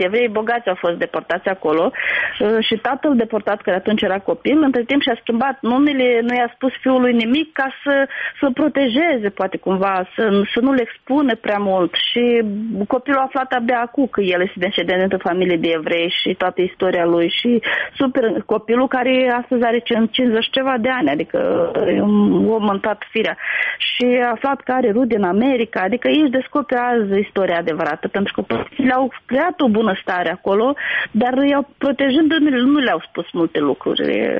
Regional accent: Glodeni, Glodeni District, Moldova; Eu tot sunt din Glodene și așa am zis că suntem cumva pământeni.

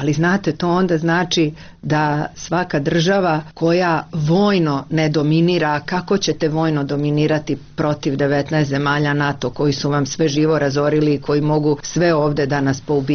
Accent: Croatia; Ja sam došla iz Hrvatske

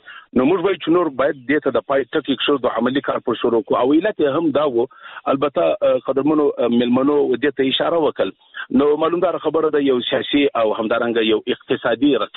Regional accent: Afghanistan; موږ افغانان یو

